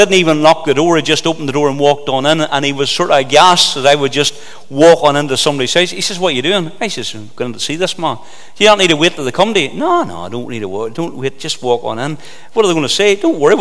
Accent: Moneymore, Northern Ireland, United Kingdom; I grew up in Money Moor, going to the little Good News Club, going to Sunday school

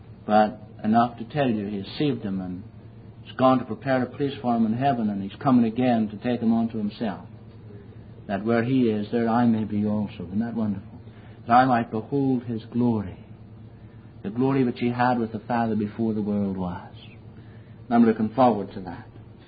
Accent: Lurgan, Northern Ireland, United Kingdom; I was brought up in the Episcopalian Church. And I never heard I needed to be saved. I thank God for an old Baptist preacher that came to Lurgan, County Armagh, North Ireland.

